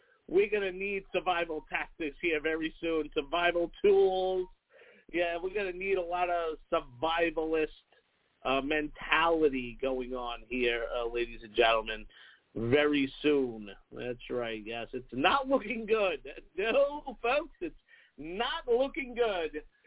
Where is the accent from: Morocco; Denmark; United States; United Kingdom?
United States; New York; I'm from New York. I'm an Italian from New York. We're just loud people.